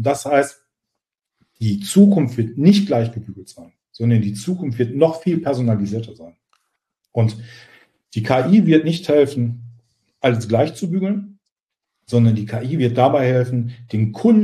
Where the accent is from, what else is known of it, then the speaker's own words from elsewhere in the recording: North Rhine-Westphalia, Germany; ich komme zum Beispiel eher aus der Richtung Ruhrpott